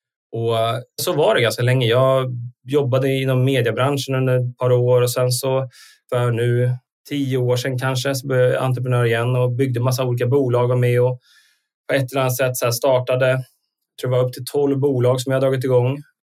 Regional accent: Sundsvall, Västernorrland County, Sweden; jag ju semi-norrlänning. Min släkt är från Jämtland. Jag är uppvuxen i Sundsvall.

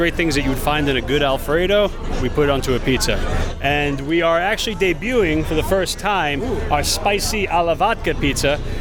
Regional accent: East Coast, United States; we're both from the East Coast.

